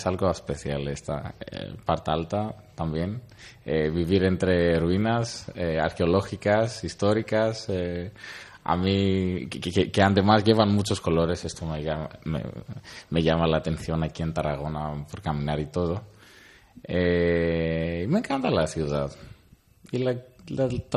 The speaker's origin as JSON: {"language": "Spanish", "country": "Greece", "second_language": "Spanish", "said": "Entonces para mí todo era nuevo, pero en un ambiente muy familiar de Grecia, de donde vengo."}